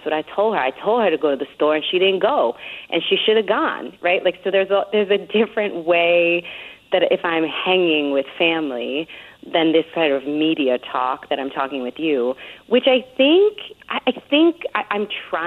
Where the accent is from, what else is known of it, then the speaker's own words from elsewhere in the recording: New York City, New York, United States; The neighborhood I grew up in the Bronx was a working middle-class neighborhood